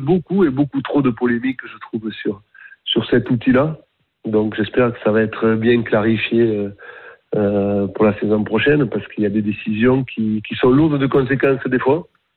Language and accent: French; Toulouse, Occitanie, France; c'était contre Toulouse, et je suis toulousain.